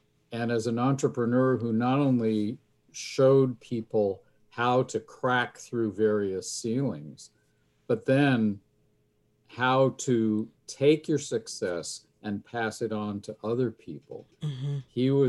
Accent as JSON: {"language": "English", "region": "New York", "country": "United States", "tie": "born or raised there", "said": "I grew up in the New York area."}